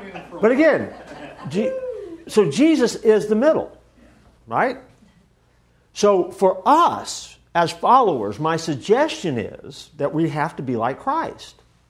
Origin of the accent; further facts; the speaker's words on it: Arkansas, United States; I'm a Bubba, I'm from Arkansas, you know, I'm just a good old boy, but I'm different. I've got that Midwestern roots kind of thing going on.